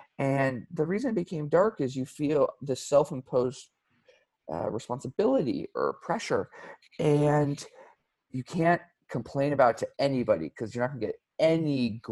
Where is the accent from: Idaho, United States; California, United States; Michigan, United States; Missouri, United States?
California, United States; Los Angeles; I'm actually from Los Angeles originally. So I was born and raised down in Los Angeles.